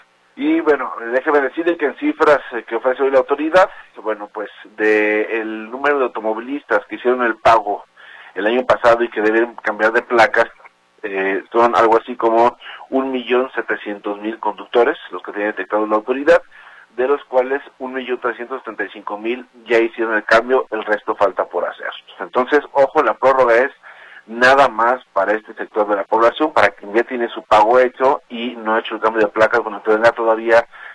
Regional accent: Mexico; Mira, como buen mexicano, me hace de todo

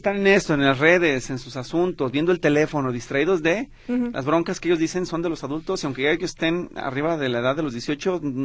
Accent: Mexico; en mi experiencia como reportero y como ciudadano mexicano

